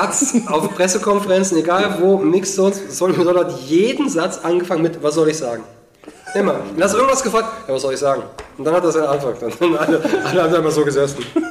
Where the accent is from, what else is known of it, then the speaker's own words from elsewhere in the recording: Cologne, North Rhine-Westphalia, Germany; born there; als gebürtiger Kölner, aber ich finde, man kann schon ganz gut hier leben.